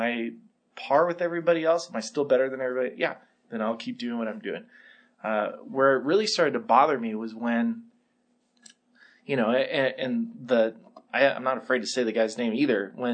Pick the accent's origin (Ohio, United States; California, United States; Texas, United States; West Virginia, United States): California, United States; Santa Barbara; I came from Santa Barbara.